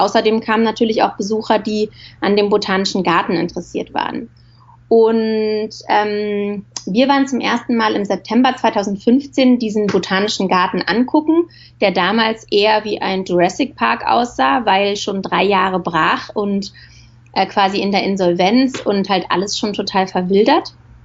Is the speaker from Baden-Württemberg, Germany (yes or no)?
no; Berlin, Germany; Also aufgewachsen bin ich in Berlin